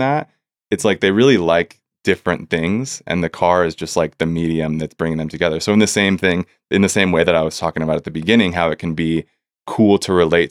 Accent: Chico, California, United States; Yeah, it's in Chico, California, which is my hometown. That's where I grew up.

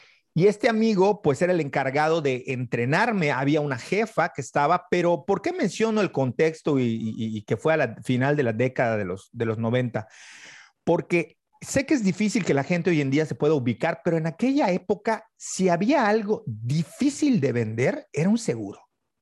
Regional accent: Mérida, Yucatán, Mexico; Soy yucateco de mera cepa y sé dónde está todo

